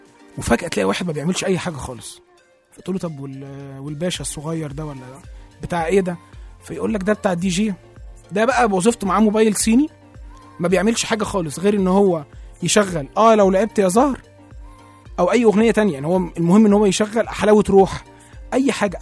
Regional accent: Egypt; احنا عارفين احنا كمصريين بنحب الكرة جدا

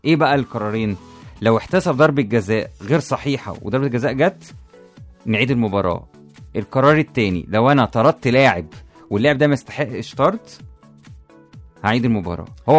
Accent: Egypt; يعني الخطوط عندنا في مصر غريبة شوية

